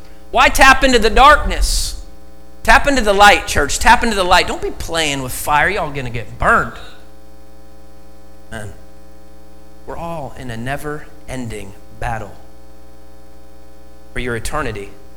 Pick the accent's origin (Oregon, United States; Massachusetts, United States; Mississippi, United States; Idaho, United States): Oregon, United States; I was born and raised in Oregon, so we use this word, super stoked to preach.